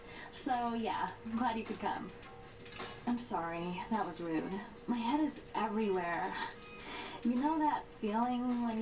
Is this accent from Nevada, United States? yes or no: yes; Nevada, United States; Where Ashley and I grew up back in Nevada